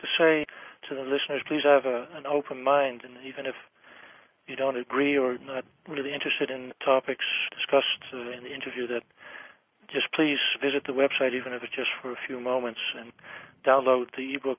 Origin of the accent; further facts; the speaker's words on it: United States; English is a second language; also born or lived in Canada; now in Netherlands; grown up in the States as well as Holland, so it's a combination of their languages.